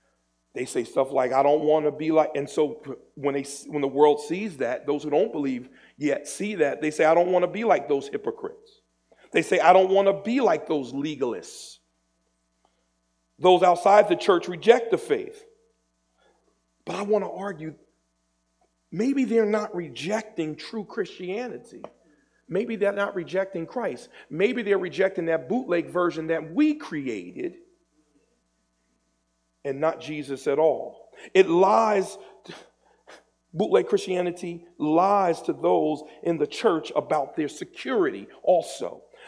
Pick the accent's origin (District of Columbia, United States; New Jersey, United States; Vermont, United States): New Jersey, United States; I grew up in Jersey. I bought a house in Palmyra.